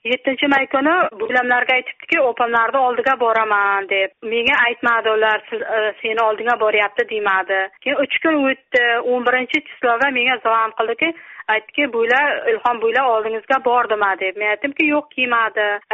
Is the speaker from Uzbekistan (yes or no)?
no; Tajikistan; Tojikistondanman.